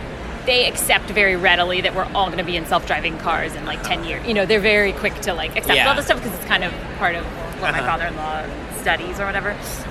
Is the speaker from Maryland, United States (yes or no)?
no; San Francisco, California, United States; I'm from San Francisco, so I love all the.